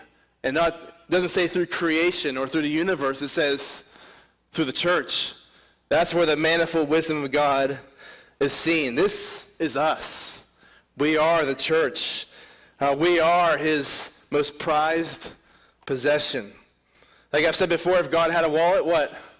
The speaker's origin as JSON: {"language": "English", "town": "Pittsburgh", "region": "Pennsylvania", "country": "United States", "tie": "born or raised there", "said": "Now, if I were to take some of you guys to my hometown, Pittsburgh, you know, there's some places I wouldn't show you."}